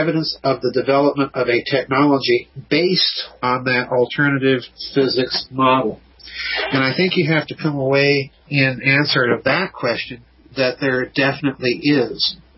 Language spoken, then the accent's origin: English; South Dakota, United States; I grew up in South Dakota.